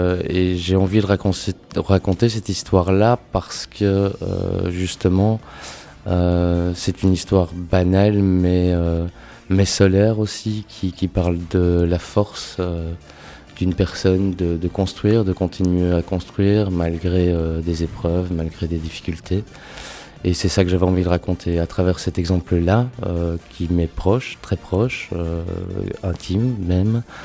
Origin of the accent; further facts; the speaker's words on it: Bouffioux, Wallonia, Belgium; Une enfance dans le coin, enfin dans la région. Moi, je suis né à Charleroi, je suis originaire d'ici. J'ai grandi à Bouffioux, elle aussi.